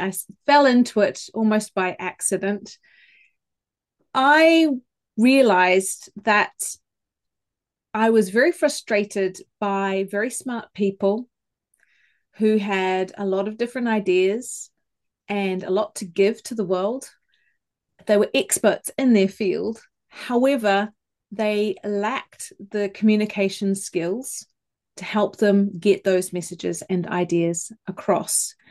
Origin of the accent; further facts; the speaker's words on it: New Zealand; now in Switzerland; I'm originally from New Zealand, because otherwise I find people search for that funny accent. And so I tell you straight away, so then you can concentrate on the words that we're using rather than my funny accent. But I am now living in Switzerland